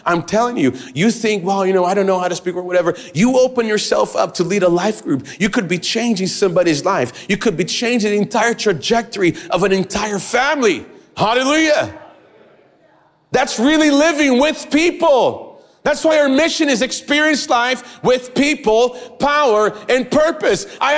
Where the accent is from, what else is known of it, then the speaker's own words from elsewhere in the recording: Massachusetts, United States; I grew up in Massachusetts.